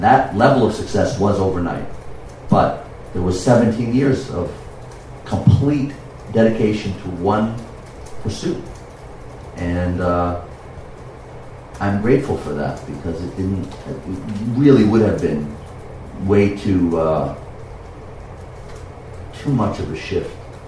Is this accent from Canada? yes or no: no; Queens, New York, United States; I'm from Queens and I can socialize with royalty